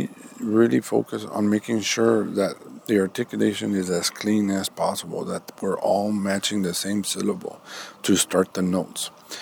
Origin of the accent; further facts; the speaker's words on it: Rio Grande City, Texas, United States; I am from Rio Grande City.